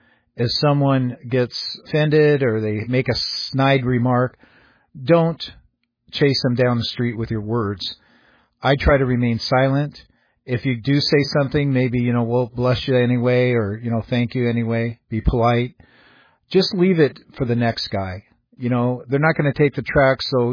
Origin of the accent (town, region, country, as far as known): Everett, Washington, United States; born or raised there